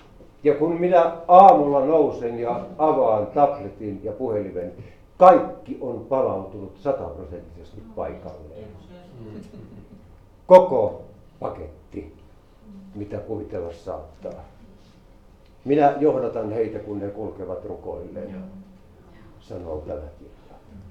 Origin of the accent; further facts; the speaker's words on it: Ylistaro, South Ostrobothnia, Finland; Me olimme siinä Ylistaron Untavalan kylän, mistä me olemme kotoisin